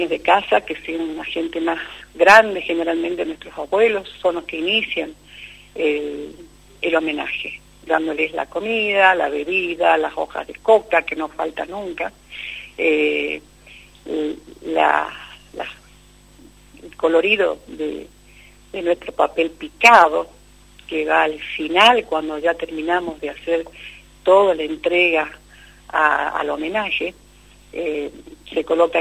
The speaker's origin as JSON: {"language": "Spanish", "town": "La Quiaca", "region": "Jujuy", "country": "Argentina", "said": "Yo soy de Yari, de La Quiaca, y de ahí vengo con mis costumbres a la ciudad de San Salvador de Jujuy. Desde Yari, que es límite con Bolivia"}